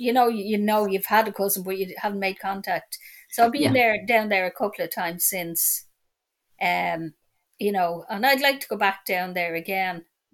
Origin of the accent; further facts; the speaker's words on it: Dublin, Leinster, Ireland; so I'll be 64 this year. And I was born in Dublin, so I'm in Drimna. So I was born in Drimna in Dublin.